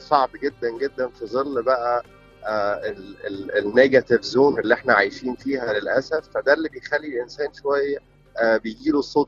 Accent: Monufia Governorate, Egypt; انا اسف، منوفيه بقى

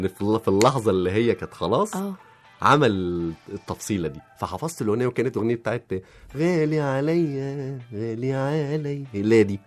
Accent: Mansoura, Dakahlia, Egypt; منصورة، أنا أصلي منصورة بس أنا عايش هنا لوحدي، على فكرة أهلي كلهم لسه في المنصورة ما زالوا يعني. أوكي. بس أنا عايش هنا لوحدي بقالي بقى داخل على 13 سنة

